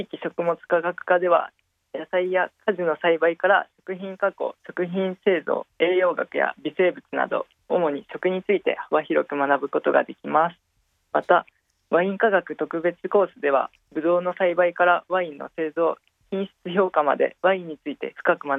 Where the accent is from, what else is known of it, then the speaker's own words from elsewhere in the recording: Gifu, Japan; now in Yamanashi, Japan; いえ、岐阜県の出身です。